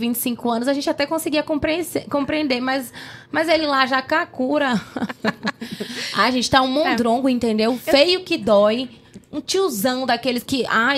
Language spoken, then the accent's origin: Portuguese; Salvador, Bahia, Brazil; also born or lived in Recife; Eu nasci no Recife, fui criada em Salvador.